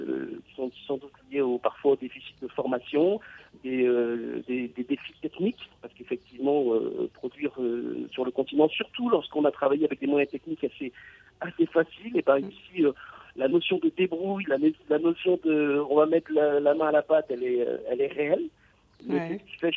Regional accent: France; j'ai grandi un petit peu loin de l'Afrique, puisque j'ai grandi en France, j'ai fait la plus grande partie de mon cursus en France

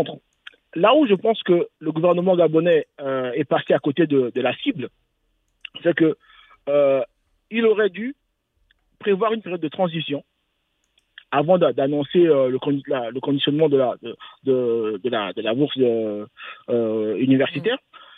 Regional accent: Brazzaville, Republic of the Congo; moi, je suis congolais de Brazzaville

